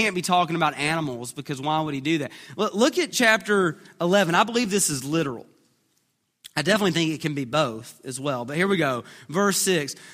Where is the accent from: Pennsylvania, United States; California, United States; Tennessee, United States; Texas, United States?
Texas, United States; Duncanville; We're from Duncanville.